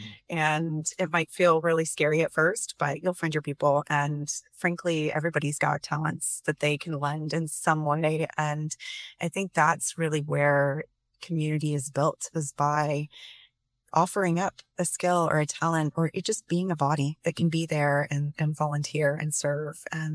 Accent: Coos Bay, Oregon, United States; also born or lived in East Coast; I grew up in Coos Bay and he grew up in Roseburg. And we moved back to Oregon from the East Coast in 2020 during the height of COVID.

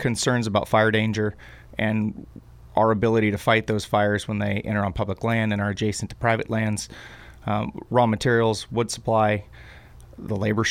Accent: Glide, Oregon, United States; Well, I grew up in Glide, and my father is in the timber industry as well.

